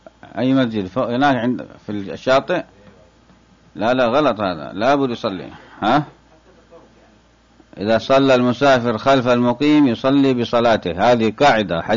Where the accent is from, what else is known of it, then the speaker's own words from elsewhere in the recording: Morocco; طبعا ما عندنا في المغرب قصر